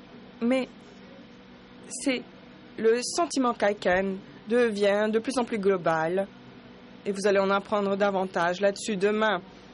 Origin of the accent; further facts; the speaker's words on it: England, United Kingdom; French is a second language; C'est parce que moi, je ne suis pas de Bruxelles. D'après vous, d'où viens-je? Je suis anglais.